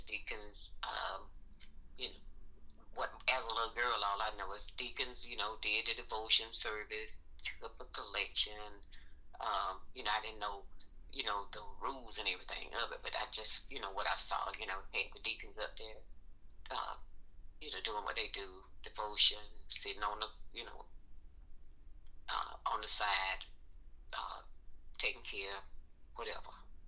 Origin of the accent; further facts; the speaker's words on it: Valdosta, Georgia, United States; born there; I was born in Valdosta, Georgia, Lowndes County.